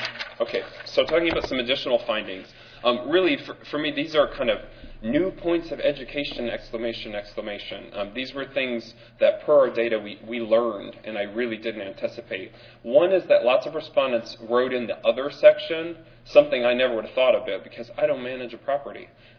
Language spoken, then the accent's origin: English; Michigan, United States; I don't know that Lois meant Michigan, which is my home state